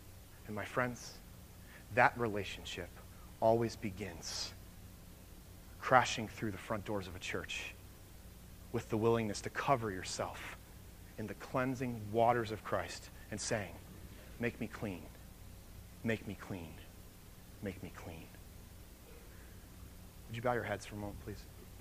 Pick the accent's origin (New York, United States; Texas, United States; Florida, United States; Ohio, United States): Florida, United States; I'm from Florida, which leads to the question, what in the world are you doing here? And I don't know. But I'm from Florida, right?